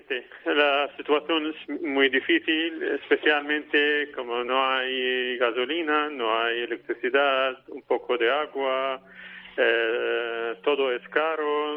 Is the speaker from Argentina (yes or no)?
no; Aleppo, Aleppo Governorate, Syria; Sí, soy de Alepo.